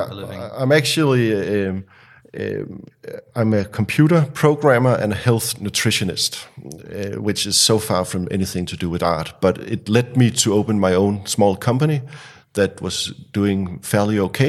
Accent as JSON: {"language": "English", "country": "Denmark", "said": "I'm from Denmark"}